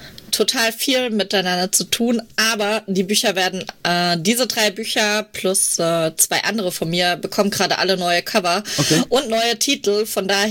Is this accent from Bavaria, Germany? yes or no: yes; Bavaria, Germany; Ich bin aus der Nürnberger Region, Autorin, Lektorin, Schreibcoach und Dienstleisterin für Self-Publisher